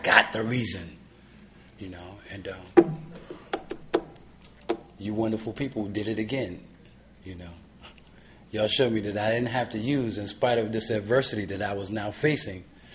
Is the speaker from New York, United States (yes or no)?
yes; New York, United States; Where I grew up at in Harlem, most guys don't live past 18, you know. I'm 55 years old, and I don't look it.